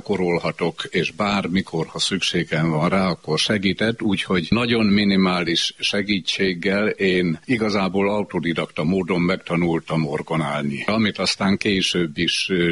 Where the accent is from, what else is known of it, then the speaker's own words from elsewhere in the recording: Kenézlő, Borsod-Abaúj-Zemplén, Hungary; amikor édesapámat a megyéspüspöke áthelyezte Kenézlőre, a Bodrog közbe. Én ott nőttem fel, és egészen a gimnázium befejezéséig ott éltem.